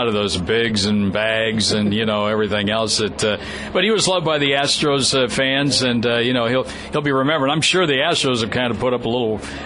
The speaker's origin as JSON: {"language": "English", "town": "Quad Cities", "region": "Iowa", "country": "United States", "tie": "born or raised there", "said": "… traces back to where he got his start, Iowa. I grew up in the Quad Cities."}